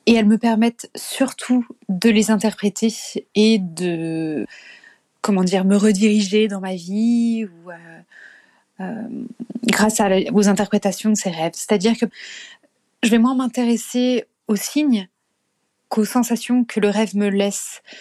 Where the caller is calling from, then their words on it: Paris, Île-de-France, France